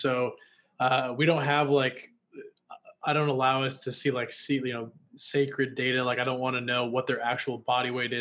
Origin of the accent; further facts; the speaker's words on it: Washington, United States; also born or lived in Los Angeles; now in Austin, United States; I'm from Washington State. Lived in LA for several years. Now I'm living in Austin